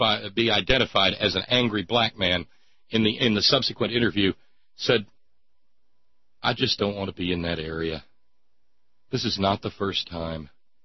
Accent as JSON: {"language": "English", "town": "New Orleans", "region": "Louisiana", "country": "United States", "moved": "as an adult", "lives_now": "Washington, United States", "said": "I'm from the South. I'm from New Orleans. I've seen the worst of it."}